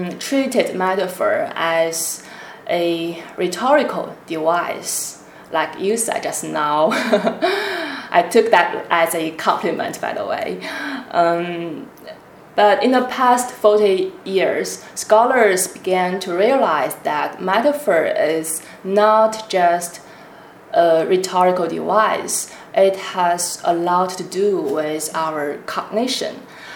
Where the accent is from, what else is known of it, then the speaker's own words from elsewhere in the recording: Harbin, Heilongjiang, China; moved away as an adult; now in Beijing, China; I was born in Harbin, the capital city of Heilongjiang province. I grew up there and I spent my primary school and middle school years there.